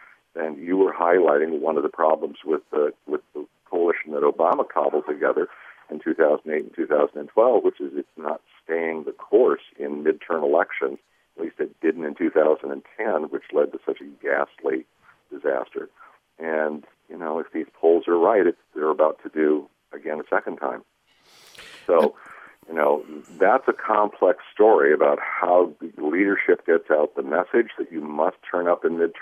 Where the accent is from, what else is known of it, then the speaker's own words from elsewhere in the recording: California, United States; I grew up out there in Southern California and remember the Goldwater 64 campaign quite vividly